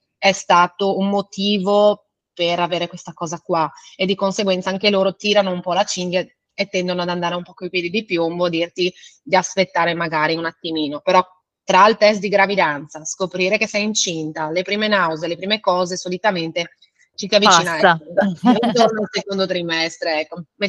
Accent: Friuli-Venezia Giulia, Italy; vengo dalla provincia di Udine e sono una professionista del movimento

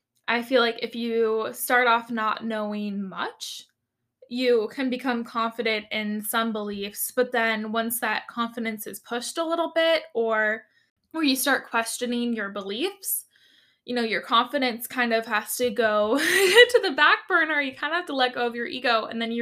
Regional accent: United States; when I grew up in America in the 21st century

